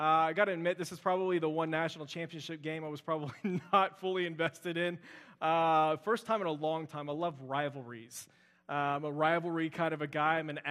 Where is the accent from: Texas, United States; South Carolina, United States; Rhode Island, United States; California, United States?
Texas, United States; Houston; also born or lived in Florida; I grew up in Florida. Well, I was born in Florida. We immediately moved to Houston.